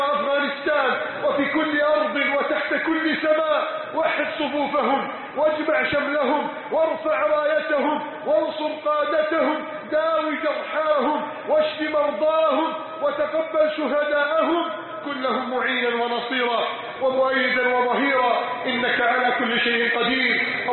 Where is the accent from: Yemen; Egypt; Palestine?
Egypt